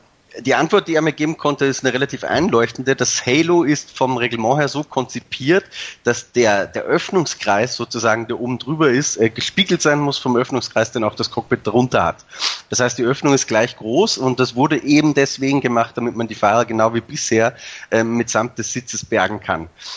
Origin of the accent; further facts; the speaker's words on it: Austria; Ich bin ja Österreicher, auch wenn ich weitgehend meinen Dialekt ausgebügelt habe für solche Anlässe.